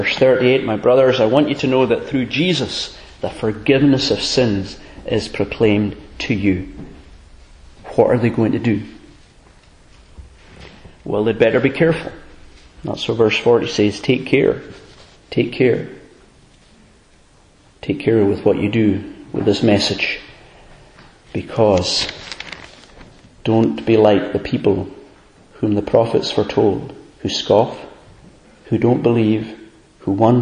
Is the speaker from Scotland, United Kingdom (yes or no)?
yes; Alness, Scotland, United Kingdom; When I was growing up in Alness, Inverness was the place to go.